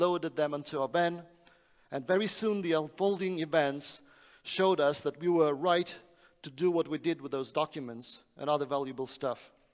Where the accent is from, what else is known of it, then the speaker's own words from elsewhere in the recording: Moldova; I can travel because I'm a Moldavian citizen. I have a Moldavian passport. So when the war began, I brought my family to my hometown in Moldova.